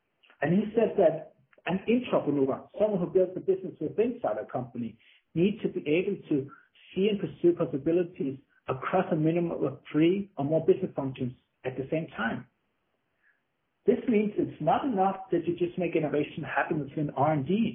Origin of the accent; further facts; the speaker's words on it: Copenhagen, Capital Region of Denmark, Denmark; English is a second language; I'm from Copenhagen, Denmark, and Denmark is a country that's really been doing well for many, many years, and we have a great living here.